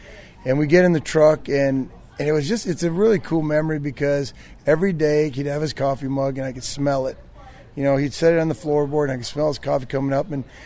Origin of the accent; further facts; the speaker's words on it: Minnesota, United States; I'm from Minnesota. I'm from the Midwest, and so the colder country.